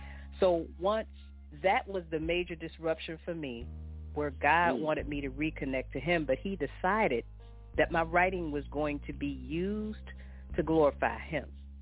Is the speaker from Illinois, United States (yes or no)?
yes; Chicago, Illinois, United States; I'm from Chicago. I used to record and perform music and do spoken word out there.